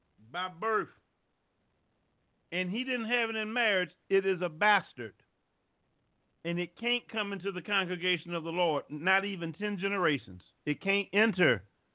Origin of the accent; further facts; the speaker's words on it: the South, United States; Y'all, I'm from the South.